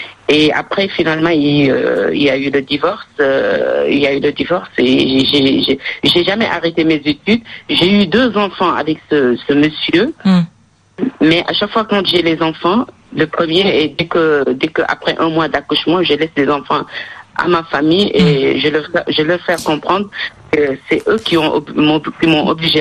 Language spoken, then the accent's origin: French; Senegal; Mais j'ai grandi au Sénégal, c'est là où on m'a mariée à l'âge de 14 ans.